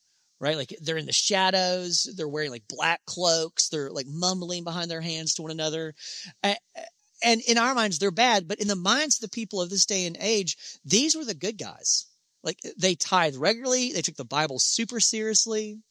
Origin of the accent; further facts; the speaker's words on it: Alabama, United States; In my home state of Alabama, along one of the highways outside of Montgomery, there's this big sign that has a big red devil on it